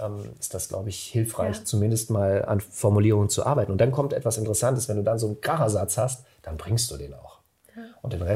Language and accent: German; Rhineland-Palatinate, Germany; Also ich komme zum Beispiel aus dem Westerwald